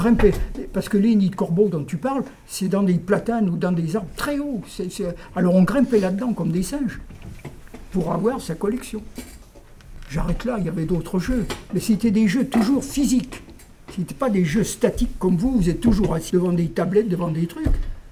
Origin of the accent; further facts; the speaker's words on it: Nouvelle-Aquitaine, France; moi je suis du Haut-Limousin, vous voyez, au début du Massif central, tu vois. Donc c'est très vallonné, c'est un pays d'élevage.